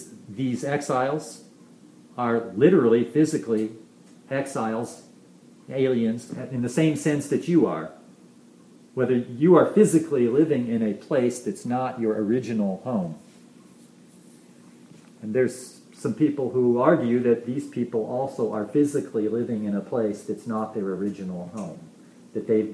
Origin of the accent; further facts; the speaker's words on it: United States; as a Christian today, I am a foreigner in America, even though I am an American.